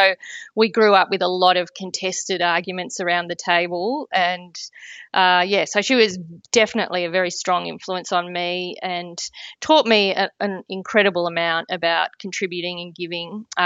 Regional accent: Canberra, Australian Capital Territory, Australia; Yes, I'm one of those rare species at Parliament House that lives in the in the place that everyone comes to and then leaves. My parents came to Canberra in the late 60s.

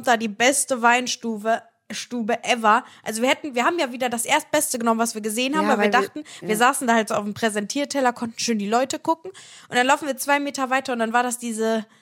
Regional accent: Cologne, North Rhine-Westphalia, Germany; Und wir so Köln und die so, nein, wir kommen auch aus Köln.

